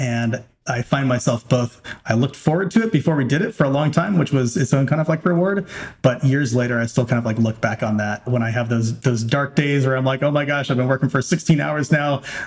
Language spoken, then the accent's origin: English; Arroyo Grande, California, United States; serving ice cream in an ice cream parlor in my hometown of Arroyo Grande, California.